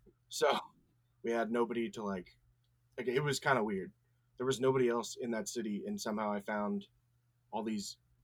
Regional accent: St. Joseph, Missouri, United States; and I grew up in St. Joe, and I think St. Joe's a pretty okay city.

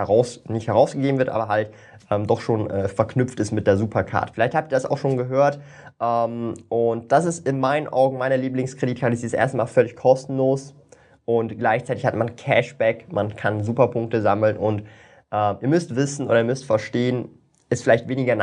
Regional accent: Switzerland; um halt Fremdwährungen zu erhalten als Schweizer

